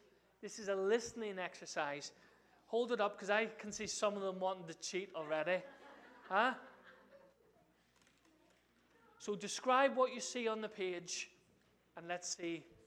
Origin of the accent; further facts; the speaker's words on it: Ireland; As an Irishman, bread and potatoes is a staple in my diet.